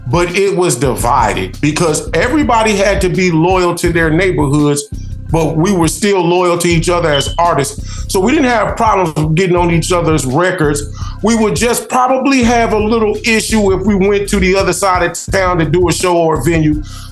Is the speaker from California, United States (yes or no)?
yes; San Diego, California, United States; also born or lived in Carbondale, Illinois; now in Atlanta, United States; I'm originally from Carbondale, Illinois. Grew up in East San Diego, California. and I now live in Atlanta, Georgia.